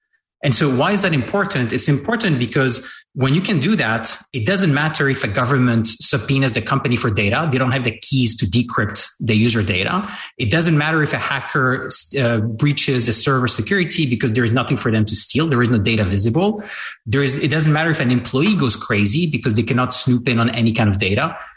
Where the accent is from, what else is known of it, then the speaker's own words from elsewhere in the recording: Paris, Île-de-France, France; also born or lived in London / New York; I grew up in Paris. Then I lived in London and in New York for a few years and then came back to Paris just before COVID